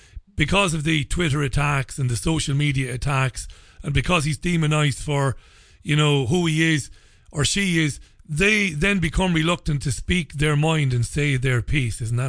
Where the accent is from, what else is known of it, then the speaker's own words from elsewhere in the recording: Ireland; I grew up arguing with people. I'm an Irish guy. We argue all the time